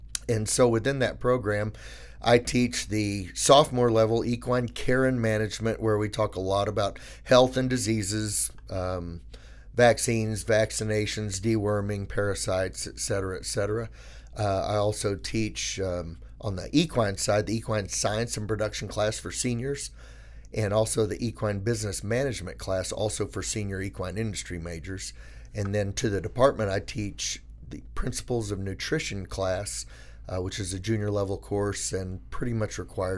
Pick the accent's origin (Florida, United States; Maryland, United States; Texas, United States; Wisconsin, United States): Texas, United States; Amarillo; I grew up in Amarillo, went down to Texas Tech for a bachelor's, was on the rodeo team down there, and also worked out at the old Lubbock Horse Auction for my entirety down there in Lubbock.